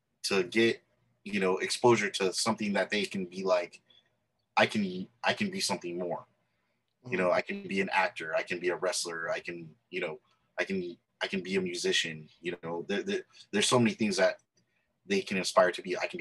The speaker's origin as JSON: {"language": "English", "town": "Salinas", "region": "California", "country": "United States", "tie": "born or raised there", "said": "But growing up in Salinas, California, it's a small city. It's basically like Santa Maria. It's a coastal city close to the ocean."}